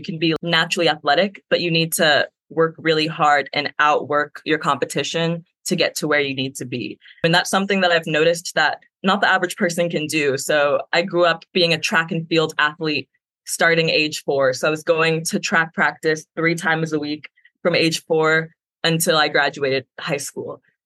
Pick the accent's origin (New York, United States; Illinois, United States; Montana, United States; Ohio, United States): Illinois, United States; Chicago; As an African-American, it was super life-changing to recognize that, you know, even though I'm from Chicago and everyone looks like me there